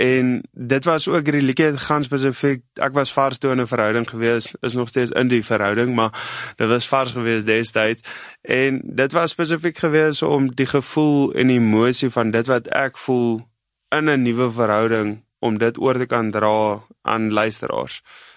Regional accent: Northern Cape, South Africa; also born or lived in West Coast; So, ek het groot geword in die Namakoland en dis op die Weskus.

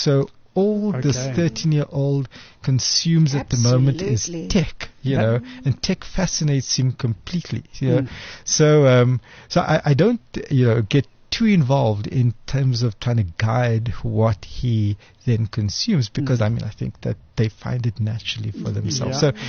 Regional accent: Cape Town, Western Cape, South Africa; born or raised there

